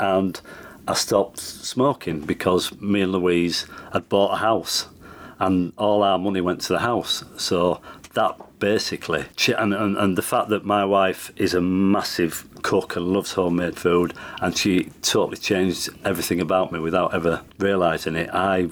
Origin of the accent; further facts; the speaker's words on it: Bradford, Yorkshire and the Humber, United Kingdom; also born or lived in Harrogate; I grew up in Bradford and Harrogate. And then I moved back to Harrogate